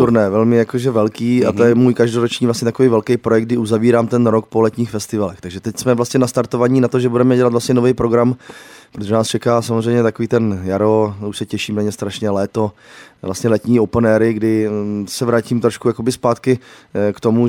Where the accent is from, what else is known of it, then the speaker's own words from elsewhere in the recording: South Moravian Region, Czechia; vlastně na okrese, řeknu Brno venkov, odkud pocházím.